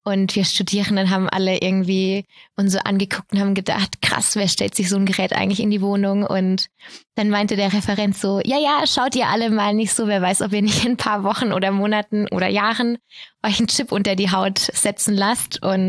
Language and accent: German; Bad Mergentheim, Baden-Württemberg, Germany; Ich komme hier aus Bad Mergentheim und habe hier auch angefangen zu studieren